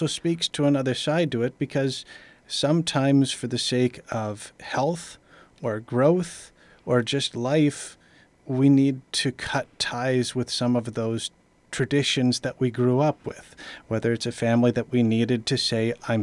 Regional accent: Stillwater, Minnesota, United States; now in Two Harbors, United States; Well, I grew up in the Stillwater area, graduated there 2001, moved to Two Harbors in 2015

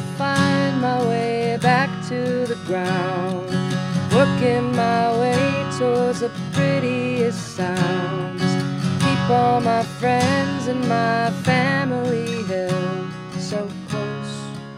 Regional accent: Two Harbors, Minnesota, United States; now in Duluth, United States; Well, I went to school here in Two Harbors. So Two Harbors is my hometown. I went to elementary school at North Shore Elementary in Clover Valley.

